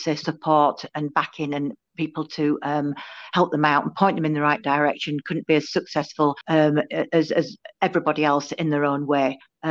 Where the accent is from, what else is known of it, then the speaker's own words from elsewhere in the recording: Bradford, Yorkshire and the Humber, United Kingdom; I was born in Bradford and I've grown up here. Went to school in Bradford to Bellevue Girls Grammar.